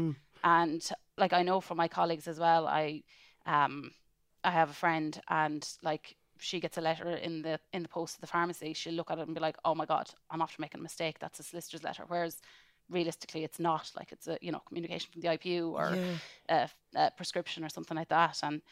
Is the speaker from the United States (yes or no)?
no; Kilkenny, Leinster, Ireland; now in Dublin, Ireland; I'm from Kilkenny and I'm working in community pharmacy. I did pharmacy in Trinity and Katrina, you were one of my lecturers there and loved it. And I've been working in Dublin ever since. So I'm living in Dublin as long really as I've been living in Kilkenny.